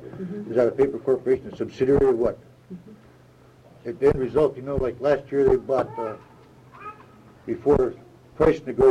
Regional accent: Alaska, United States; I'm born and raised in Alaska.

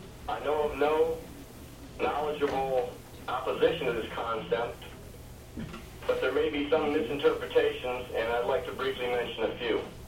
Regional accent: Fairbanks, Alaska, United States; I'm from Fairbanks, Alaska. I'm an attorney.

